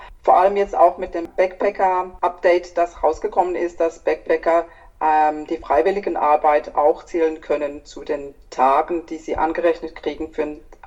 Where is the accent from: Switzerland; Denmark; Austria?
Switzerland; now in Australia; Wir kommen aus der Schweiz. Wir sind 2009 nach Australien gekommen mit einem Permanent Resident Visa eigentlich.